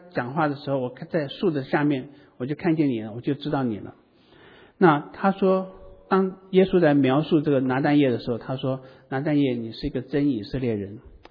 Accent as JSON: {"language": "Chinese", "country": "China", "said": "我们中国人以前古代的时候，当他们献祭的时候，他们献的是牛羊，对不对？"}